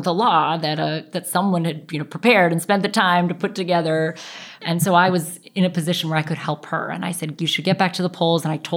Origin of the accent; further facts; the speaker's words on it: Washington, District of Columbia, United States; So, well, I grew up here in Washington, D.C., and my parents are longtime federal government folks.